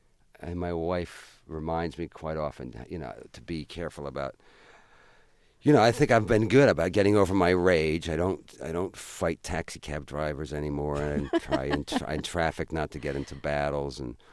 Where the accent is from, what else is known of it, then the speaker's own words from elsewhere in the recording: Ireland; But then again, I'm Irish, so you never know.